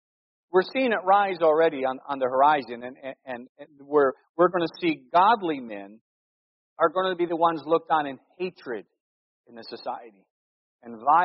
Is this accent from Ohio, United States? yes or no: yes; Cleveland, Ohio, United States; I remember my family growing up in Northeast Ohio. When you're in Cleveland, you vote union.